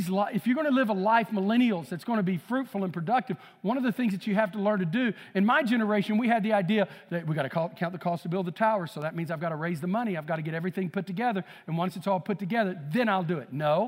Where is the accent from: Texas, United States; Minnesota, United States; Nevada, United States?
Texas, United States; Because I lived in so many little towns growing up in East Texas as a little boy